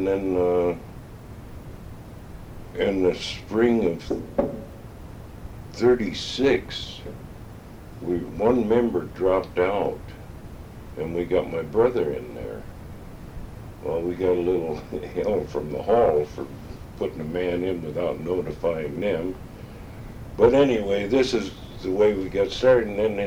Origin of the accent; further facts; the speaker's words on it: Tacoma, Washington, United States; Well, actually, I was born in Tacoma and raised in Tacoma. I went to school in Tacoma.